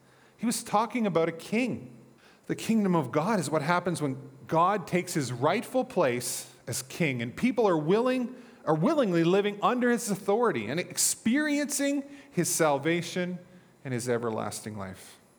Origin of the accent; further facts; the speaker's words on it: Newfoundland and Labrador, Canada; Like, I grew up in Newfoundland